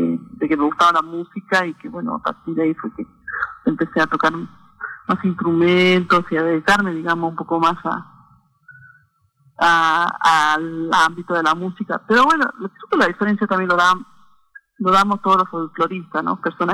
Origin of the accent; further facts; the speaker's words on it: Iruya, Salta, Argentina; born there; now in Tilcara, Argentina; Sí, en Iruya, en la finca Santiago, y queda en el departamento de Iruya, provincia de Salta.